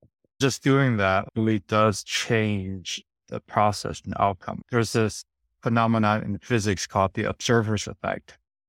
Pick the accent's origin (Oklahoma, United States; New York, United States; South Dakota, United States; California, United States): California, United States; San Francisco; I grew up in San Francisco. I had to defend myself. I had to learn to fight.